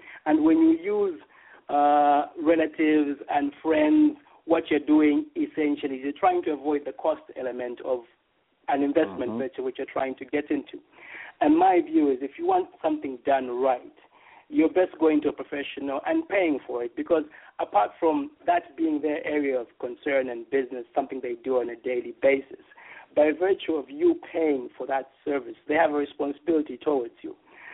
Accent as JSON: {"language": "English", "town": "Lusaka", "region": "Lusaka Province", "country": "Zambia", "tie": "born or raised there", "said": "I grew up in Roma. So going back to Zambia and visiting this area, you know, it makes me feel quite proud of having grown up in the area."}